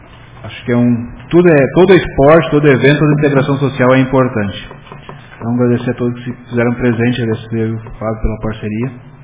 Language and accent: Portuguese; Brazil; Acho que nós temos um privilégio, como brasileiros, de ter essas duas datas no mesmo mês.